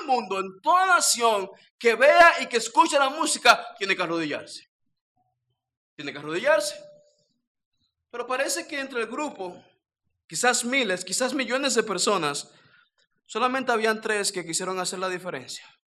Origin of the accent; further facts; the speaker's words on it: Dominican Republic; now in Mexico; Ya ven que yo no hablo como dominicano, ya hablo como mexicano, échale ganas.